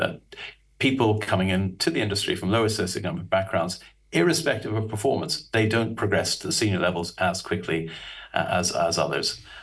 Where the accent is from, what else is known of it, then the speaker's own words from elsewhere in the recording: Dublin, Leinster, Ireland; as an Irishman who turned up in London expecting to get a couple of years of city experience before he went back to Dublin